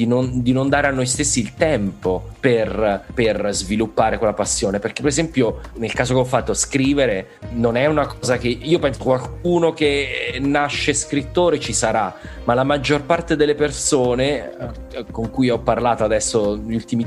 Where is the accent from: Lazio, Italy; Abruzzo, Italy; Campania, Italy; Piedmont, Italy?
Abruzzo, Italy; Pescara; also born or lived in Milan; Io sono abruzzese, sono nato a Pescara, mi sono trasferito a Milano per studiare all'università.